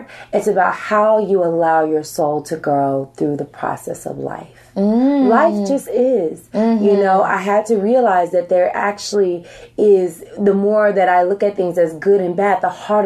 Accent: Tennessee, United States; In Tennessee.

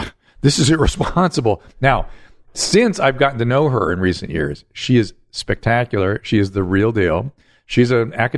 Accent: Pasadena, California, United States; also born or lived in Alhambra; I grew up originally Alhambra and then Pasadena.

